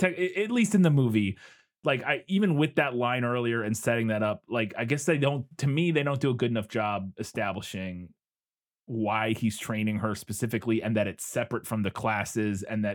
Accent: United States; as an American, you know, I think a lot of us still are trying to find and peel back those layers within us that were created growing up in a deeply conservative culture

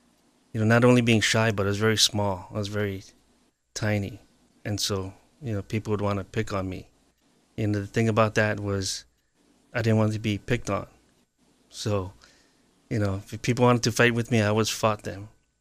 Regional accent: Waipahu, Hawaii, United States; also born or lived in Kalihi; I grew up originally in Kalihi until the age of 4, and then in Waipahu through my, mid-20s.

